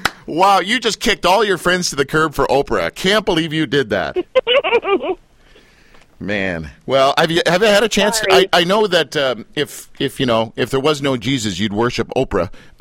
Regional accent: Canada; I'm just Canadian.

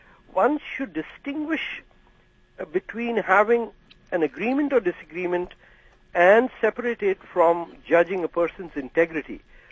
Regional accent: Pakistan; now in Canada; I'm a Pakistani, Muslim immigrant to Canada who's 61.

